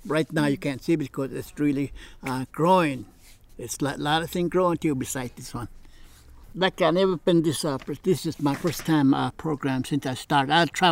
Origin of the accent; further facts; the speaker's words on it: Tetland Village, Alaska, United States; I'm from Tetland Village. Tetland Village, not too far from Tok, Alaska, about 26 miles.